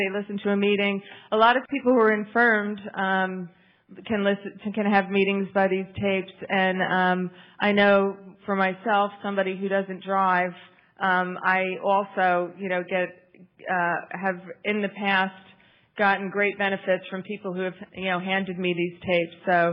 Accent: Caldwell, New Jersey, United States; In a town named Caldwell, New Jersey, which is, you know, now very well known because it's the home of Tony Soprano. Anyway, it's a really nice hometown, a suburb of New York.

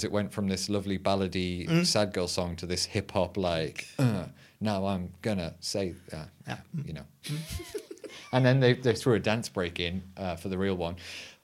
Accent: United Kingdom; as a British person

